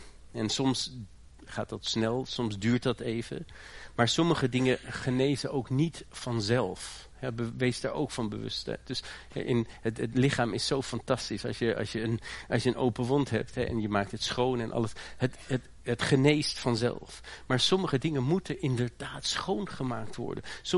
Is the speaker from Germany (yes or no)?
yes; Germany; now in Netherlands; Ik ben opgegroeid in Duitsland.